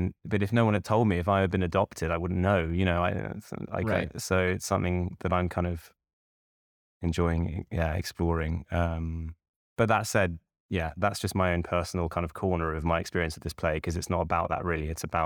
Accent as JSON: {"language": "English", "country": "United States", "tie": "born there", "also_born_or_lived": "England", "said": "I was born in America and I grew up largely in, I was completely anglicized basically, as you can hear, and by my education, my mother herself is very English."}